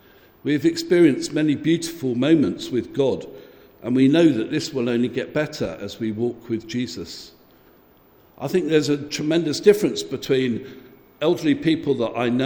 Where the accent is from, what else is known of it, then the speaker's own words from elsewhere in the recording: Chiswick, London, United Kingdom; So I grew up in London, and I grew up in Chiswick in West London. It was a very ordinary place then. It's very posh now, but it was very ordinary then, honest.